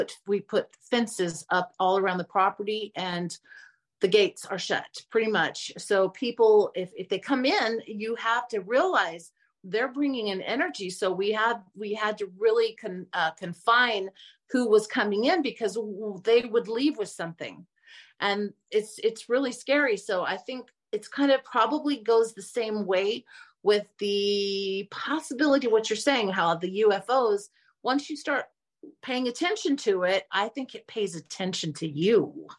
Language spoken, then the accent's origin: English; Dallas, Texas, United States; now in Arizona, United States; I grew up in Dallas, now I'm in Arizona